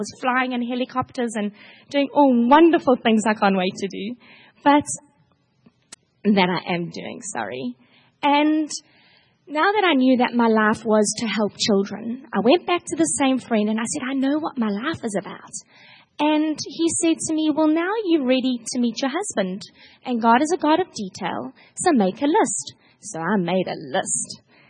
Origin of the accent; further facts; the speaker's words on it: Durban, KwaZulu-Natal, South Africa; And I'm from the East Coast, from a city called Durban, which is the third biggest city in South Africa.